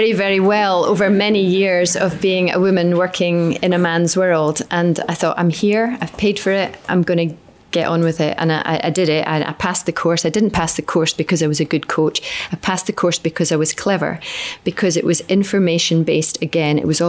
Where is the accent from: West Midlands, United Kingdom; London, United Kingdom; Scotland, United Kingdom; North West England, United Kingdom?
Scotland, United Kingdom; So I felt completely out of my depth as a female. And as a Scot probably as well.